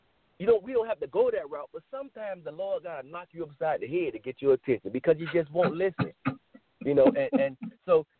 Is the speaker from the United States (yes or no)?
yes; Macon, Georgia, United States; You know, I was from Macon, you know, right, and traveled a lot to Atlanta over that way.